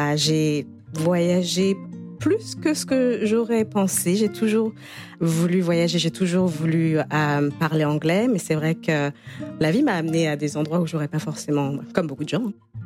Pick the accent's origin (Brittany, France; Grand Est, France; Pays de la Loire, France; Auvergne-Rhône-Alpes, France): Pays de la Loire, France; Nantes; mon papa qui est né au Congo et qui est venu faire ses études en France à 19 ans et qui n'est jamais retourné au Congo. Donc, moi, j'ai grandi à Nantes, qui est la frontière. Bon, c'est un peu polémique, mais moi, je me sens bretonne.